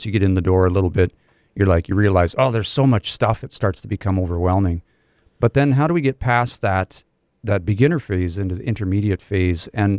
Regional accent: Canada; growing up in Treaty 6 territory, right?

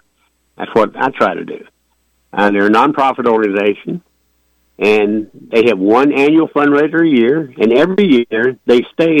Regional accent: Florida, United States; also born or lived in Georgia; now in Fort Riley, United States; I'm from Florida originally, Georgia and Florida, but I just fell in love with Fort Riley

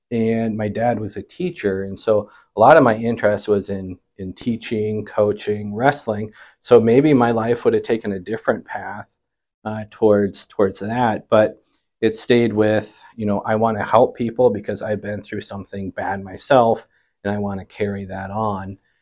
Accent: Winner, South Dakota, United States; I'm originally from Winter, South Dakota.

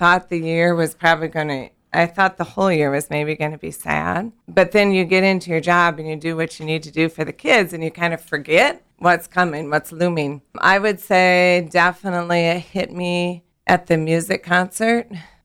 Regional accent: Beresford, South Dakota, United States; No, I went to school in Beresford, South Dakota.

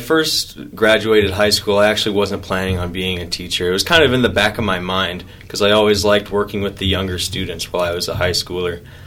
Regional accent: Lindsborg, Kansas, United States; Yeah, I'm from Lindsborg, Kansas.

